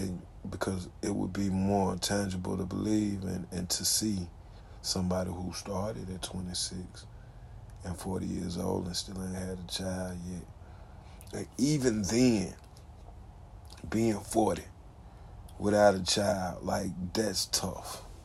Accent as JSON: {"language": "English", "region": "Alabama", "country": "United States", "said": "But, you know, if it's like the United States, I'm from Alabama, you dig?"}